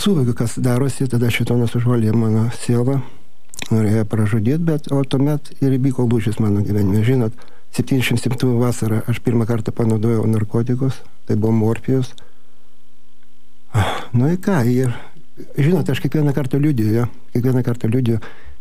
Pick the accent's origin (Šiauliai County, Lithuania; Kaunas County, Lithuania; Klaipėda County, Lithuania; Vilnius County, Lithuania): Kaunas County, Lithuania; Kaunas; Tai va, gimiau, augau Kaune, pradedu konkrečiai po truputį